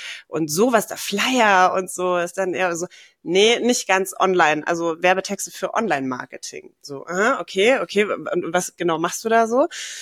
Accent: Munich, Bavaria, Germany; die kannte ich damals noch aus meiner Jugend in München tatsächlich.

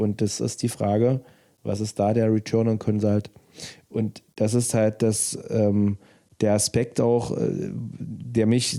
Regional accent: Saxony-Anhalt, Germany; Wir kommen aus Sachsen-Anhalt.

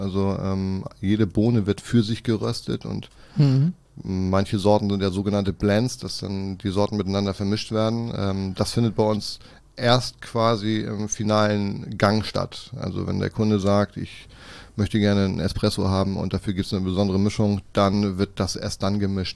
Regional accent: Kiel, Schleswig-Holstein, Germany; born there

